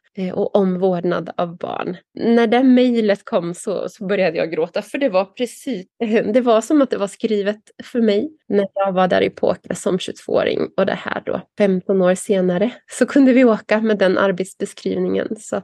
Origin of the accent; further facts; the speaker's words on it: Nora, Örebro County, Sweden; also born or lived in Linköping / Karlstad; now in Nepal; Nej, men jag är uppvuxen i Nora, precis. Och sen läste jag till sjuksköterska i Linköping.